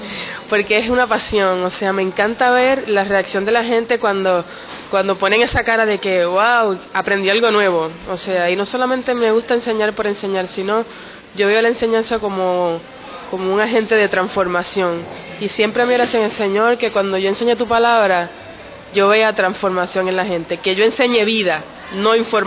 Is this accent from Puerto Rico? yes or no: yes; Puerto Rico; now in Argentina; Estoy prestada en Sudamérica, soy de Puerto Rico, estoy estudiando en Argentina, el Señor me trajo a prepararme en teología